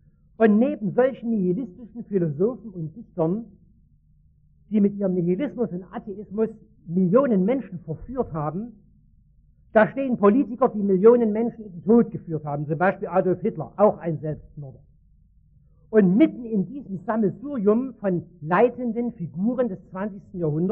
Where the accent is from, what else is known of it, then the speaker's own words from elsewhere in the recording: East Germany, Germany; Und ich als Ossi